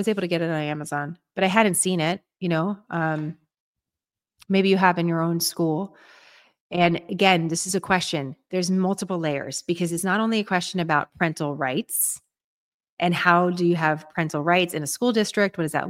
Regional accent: San Francisco, California, United States; by the way, I grew up in San Francisco, went through the public school setting until I went to a Christian Brothers school in high school, which happened to be in the Tenderloin in San Francisco.

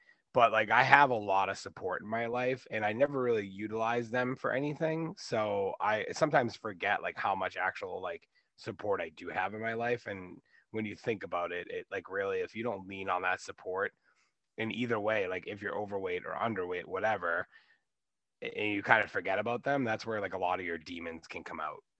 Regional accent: Boston, Massachusetts, United States; I'm 37 from the Boston area. I was born and raised here.

